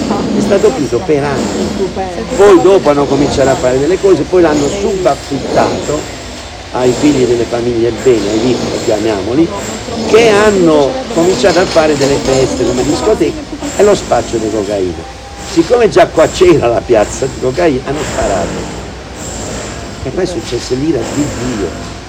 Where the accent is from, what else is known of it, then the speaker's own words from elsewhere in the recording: Rome, Lazio, Italy; moved away; Questo fu il motivo principale per cui dissi, me ne sono andato dalla città di Roma. Avevo vissuto fino ad allora qui, da quando ero nato